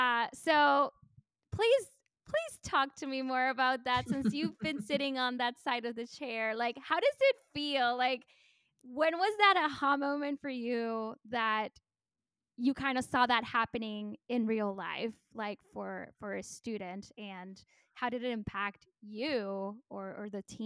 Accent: Puerto Rico; I'm bilingual. I am originally from Puerto Rico, and it is so hard.

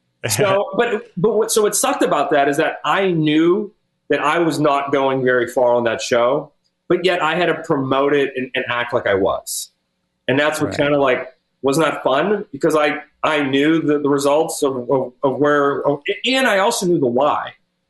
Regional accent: Pittsburgh, Pennsylvania, United States; I was thinking about what was going on back in my hometown.

